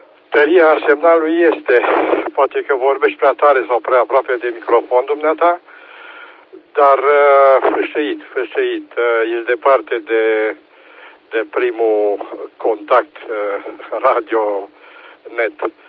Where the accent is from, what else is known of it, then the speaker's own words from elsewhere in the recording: Timișoara, Timiș County, Romania; din Timișoara … Timișoara